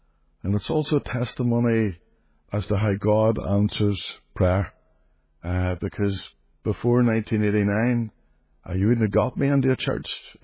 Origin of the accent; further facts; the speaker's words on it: Belfast, Northern Ireland, United Kingdom; I grew up in the Highfield Estate at the top of the Shankill, Ballygamartin. I was adopted as a baby and placed in the family